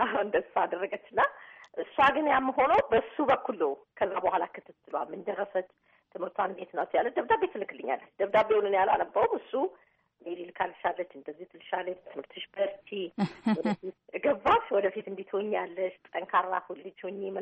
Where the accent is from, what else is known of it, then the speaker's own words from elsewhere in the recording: Holeta, Oromia, Ethiopia; born there; እኔ ያን ጊዜ ትንሽ ልጅ ሆኜ ሆለታ ነው የተወለድኩትኝ፣ ጉንትታ የሚባል ትንሽ ከተማ ውስጥ እዛ ተወልጄ